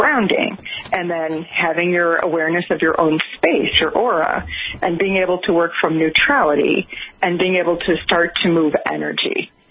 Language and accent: English; Chicago, Illinois, United States; A woman who taught that information in my hometown, Chicago, wanted one of my paintings.